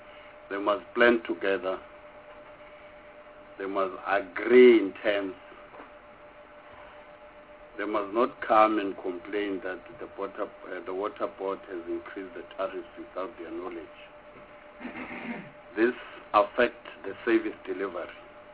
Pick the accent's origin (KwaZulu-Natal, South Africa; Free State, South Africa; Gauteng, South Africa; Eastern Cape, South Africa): Free State, South Africa; I'm from Free State.